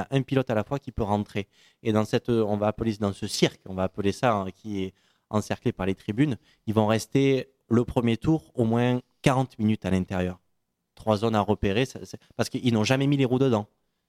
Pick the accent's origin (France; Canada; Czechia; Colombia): France; Elle diffère par rapport à chez nous en France où il n'y a pas de limite de cylindrée pour les jeunes.